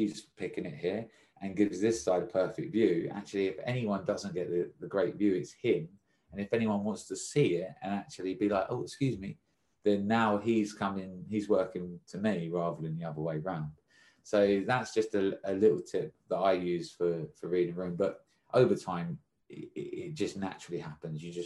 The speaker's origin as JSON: {"language": "English", "region": "London", "country": "United Kingdom", "said": "I said, oh, I'm from London."}